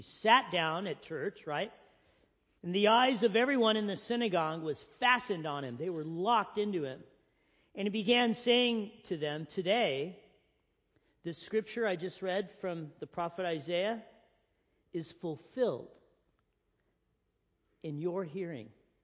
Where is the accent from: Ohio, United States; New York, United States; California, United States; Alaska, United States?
California, United States; Big Bear; I grew up in Big Bear. I grew up in the snow. I had lots of white Christmases